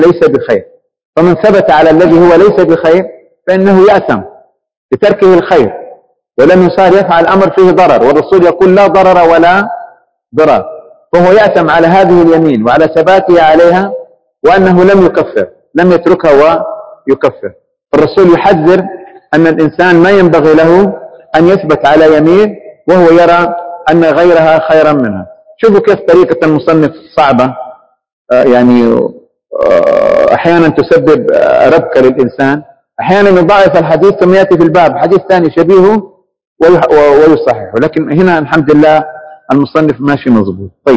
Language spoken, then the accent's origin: Arabic; Saudi Arabia; عندنا هنا في يعني بلادنا المملكة العربية السعودية